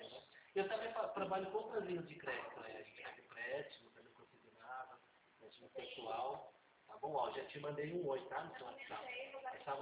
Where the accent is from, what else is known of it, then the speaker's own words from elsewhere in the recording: São Roque, São Paulo, Brazil; Eu sou de São Roque, interior de São Paulo.